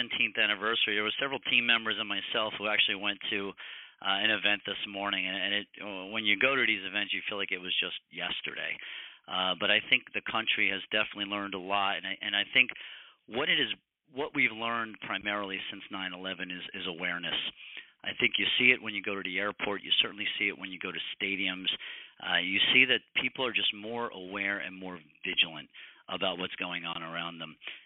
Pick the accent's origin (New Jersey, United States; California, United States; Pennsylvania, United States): New Jersey, United States; I'm born and raised in New Jersey, where Plan is headquartered.